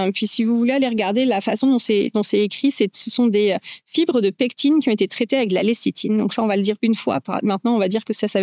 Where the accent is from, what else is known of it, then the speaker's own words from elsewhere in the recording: France; moved away as an adult; now in Quebec, Canada; je suis vétérinaire, j'ai gradué en France, comme mon accent le laisse paraître encore. Je suis arrivée au Canada, au Québec spécifiquement, il y a un peu plus de 20, presque 20 ans maintenant.